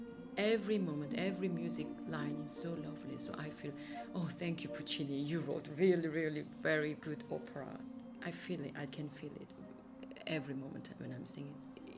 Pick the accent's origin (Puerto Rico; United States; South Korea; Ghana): South Korea; Even I'm from South Korea, so it's not that far